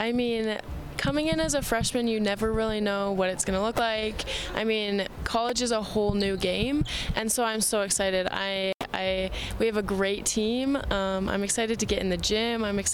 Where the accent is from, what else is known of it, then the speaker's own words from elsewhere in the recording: Canada; I'm not just representing my country, but I'm representing my family, where I come from. And it's cool to be able to play in the United States and rep Canada, you know?